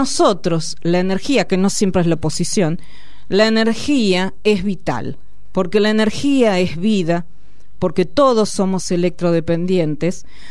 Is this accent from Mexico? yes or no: no; Argentina